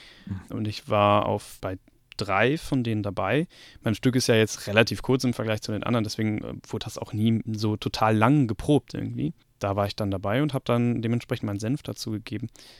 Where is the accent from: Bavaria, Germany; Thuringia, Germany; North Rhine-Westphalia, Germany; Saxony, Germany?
North Rhine-Westphalia, Germany; Münster; Ja, also ich bin aufgewachsen in Münster, Nordrhein-Westfalen. Münster, sehr schöne Stadt, Studentenstadt übrigens, Fahrradstadt.